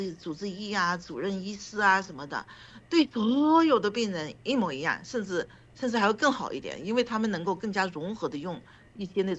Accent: Mengzi, Yunnan, China; also born or lived in Yuanyang; 我是出生在哀牢山那个老城元阳，然后呢7个月就下山到蒙自县，一直到17岁就上大学。所以蒙自县呢就属于是我的亲朋好友，什么狐朋好友遍地都是的地方

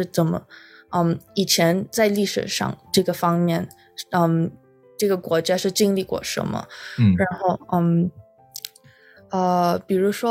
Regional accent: Philippines; now in Los Angeles, United States; 比如说我是留学生，我是从菲律宾来的，可能在 菲律宾我接触过的文化不太diverse 嘛

